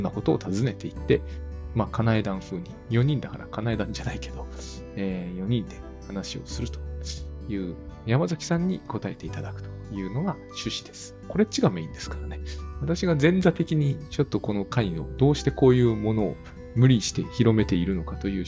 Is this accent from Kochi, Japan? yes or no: no; Saitama, Japan; ちょっと私の地元から少し、いや、わずか10分北に上がると川越という、ところがあるんですけど